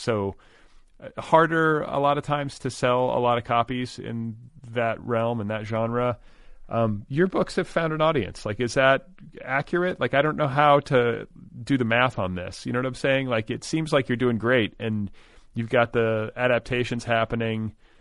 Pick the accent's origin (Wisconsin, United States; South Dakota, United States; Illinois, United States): Wisconsin, United States; Milwaukee; now in Los Angeles, United States; I grew up in Milwaukee. Like, I dealt with freezing cold temperatures and extreme weather my whole life practically until I came here.